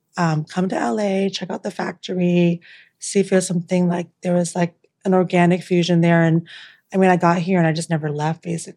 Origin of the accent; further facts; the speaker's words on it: Toronto, Ontario, Canada; now in Los Angeles, United States; So I'm from Toronto. Originally